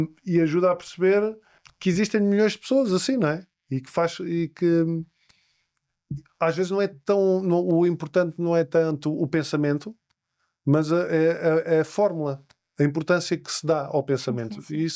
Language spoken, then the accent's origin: Portuguese; Lisbon, Portugal; eu cresci nos Olivais, nos anos 90